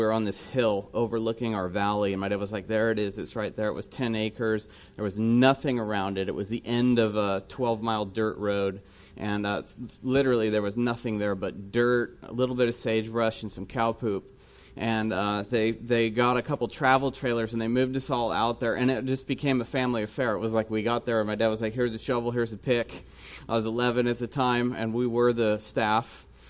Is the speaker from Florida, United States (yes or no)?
no; Walnut Creek, California, United States; now in Mexico; And I'm originally from Walnut Creek, just over the hill from here.